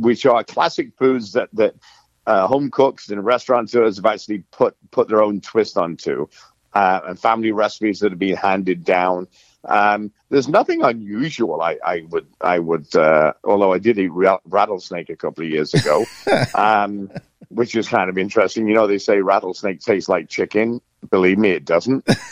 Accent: England, United Kingdom; obviously being English, we have something called bubble and squeak

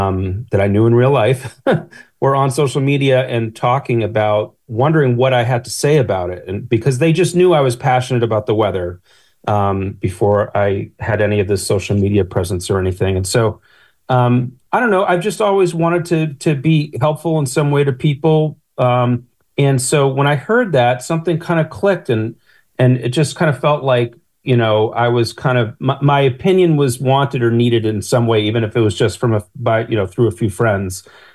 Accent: Wayland, Massachusetts, United States; I grew up in Wayland, Mass., and so right by Framingham.

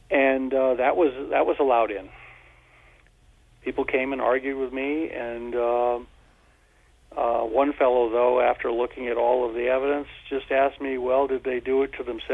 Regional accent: United States; Being American, we're used to being blamed for everything.

